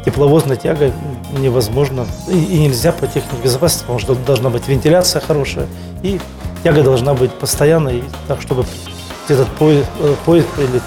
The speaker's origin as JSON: {"language": "Russian", "region": "Sakhalin Oblast", "country": "Russia", "tie": "born there", "lives_now": "Khabarovsk, Russia", "said": "потому что я хоть родился на Сахалине, но приходится пользоваться самолетом."}